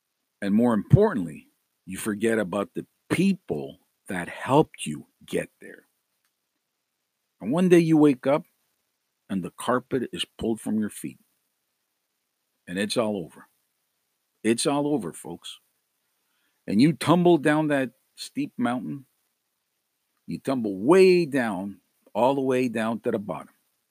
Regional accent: Montreal, Quebec, Canada; Growing up in Montreal as a teenager, I obviously had different views from my parents.

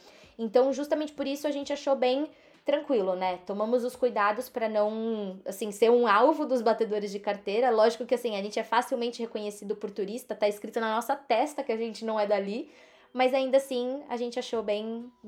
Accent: São Paulo, Brazil; A gente é de São Paulo, então a gente tá acostumado a tomar cuidado com os nossos pertences

